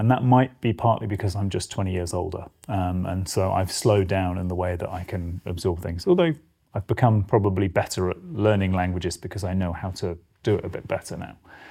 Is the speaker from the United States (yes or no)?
no; United Kingdom; as a Brit